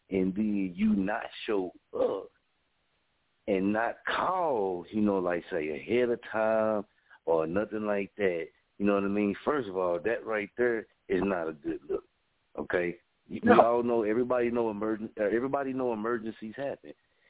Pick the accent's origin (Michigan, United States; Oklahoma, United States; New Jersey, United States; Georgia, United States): Oklahoma, United States; Stony; I'm from Stony, Oklahoma, man.